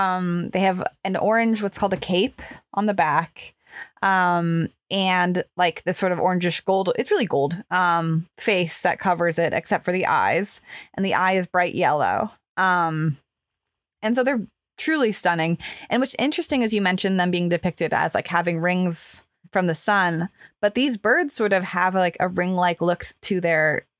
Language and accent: English; United States; So I just assume that as an American, I should say Pliny.